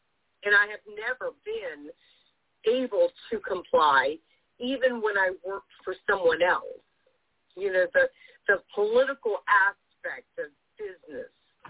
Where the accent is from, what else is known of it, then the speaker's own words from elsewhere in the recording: Pittsburgh, Pennsylvania, United States; No, I'm from Pittsburgh, like right outside Pittsburgh, Pennsylvania.